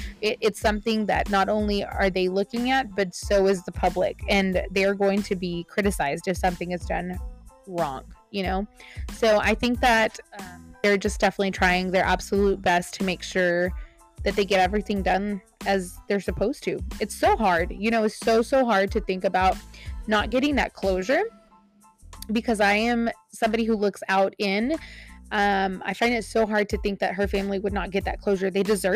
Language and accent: English; Amarillo, Texas, United States; I'm originally from Amarillo, so this one kind of hit a little bit close to home. Canadian wasn't too far from Amarillo.